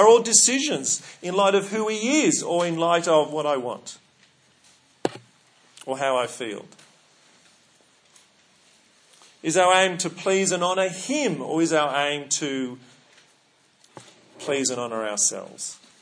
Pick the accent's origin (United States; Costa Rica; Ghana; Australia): Australia; It's not that I'm an Australian. It's not that I'm married to Anna. It's not that I'm a minister of the Presbyterian Church of Australia.